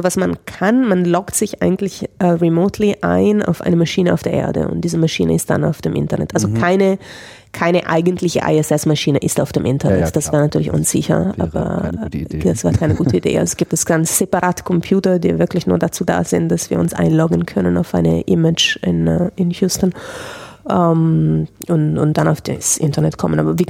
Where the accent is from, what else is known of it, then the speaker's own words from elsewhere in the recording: Italy; German is a second language; ich bin ja Italienerin